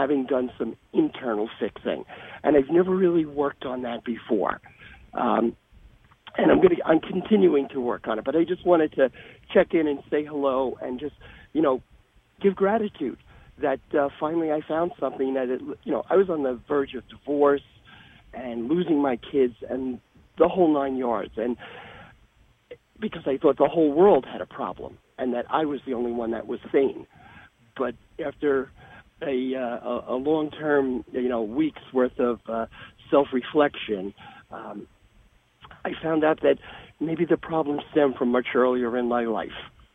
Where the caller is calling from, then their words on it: New York, United States; I'm calling from New York.